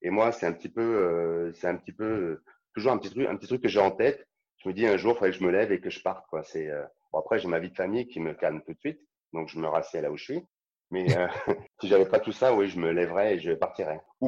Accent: Saint-Étienne, Auvergne-Rhône-Alpes, France; Je suis stéphanois, mais je suis pas fan de foot.

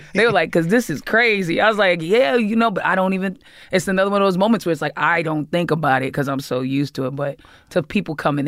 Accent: Boston, Massachusetts, United States; also born or lived in Georgia, United States; I was born in Georgia, but I moved to Boston before I was even a year old. I don't remember even living in Georgia.

